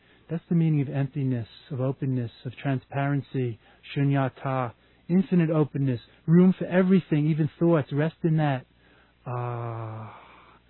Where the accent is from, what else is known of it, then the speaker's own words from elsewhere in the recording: New York, United States; I grew up on Long Island